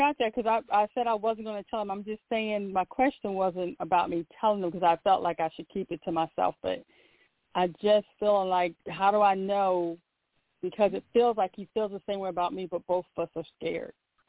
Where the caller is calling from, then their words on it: North Carolina, United States; North Carolina.